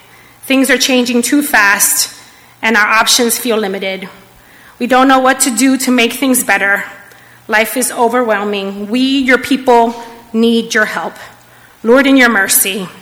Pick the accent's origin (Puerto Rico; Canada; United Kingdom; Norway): Puerto Rico; We pray for the people of Puerto Rico, my home country, who has been without water.